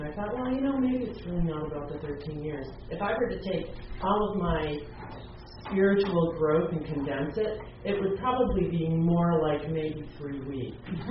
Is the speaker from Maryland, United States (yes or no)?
no; Litchfield, Connecticut, United States; born there; So I'm an alcoholic, and I was born in Litchfield, Connecticut.